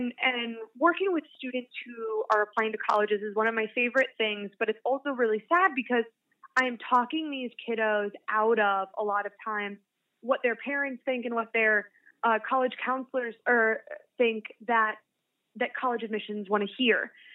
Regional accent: Kansas City, Missouri, United States; because I'm from Kansas City, Missouri, and I really didn't even consider it an option.

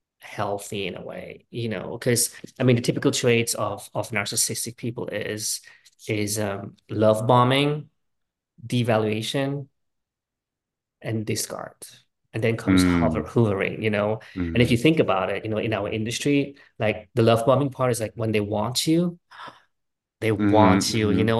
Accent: Switzerland; now in Los Angeles, United States; And then I grew up in Switzerland where everything is like secure

